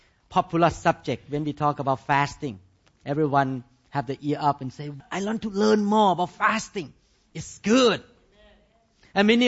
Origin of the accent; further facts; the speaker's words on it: Thailand; English is a second language; Many of you did not grow up in the country that you have a king. I grew up in Thailand and we have a king.